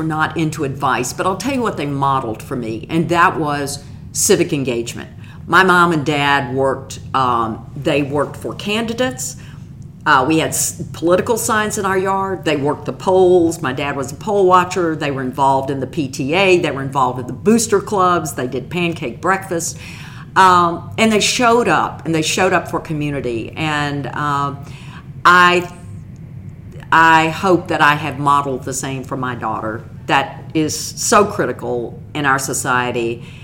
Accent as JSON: {"language": "English", "town": "Memphis", "region": "Tennessee", "country": "United States", "tie": "born or raised there", "said": "I grew up in Longview Heights, which is in the heart of South Memphis. I grew up near a railroad track, near a fire station, could walk to school."}